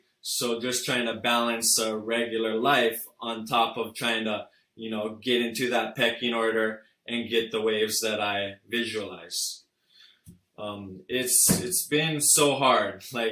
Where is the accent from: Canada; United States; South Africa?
United States; Hawaii; So growing up in Hawaii definitely have certain advantages. But being raised around, like, Hawaiian communities, it's all about respect.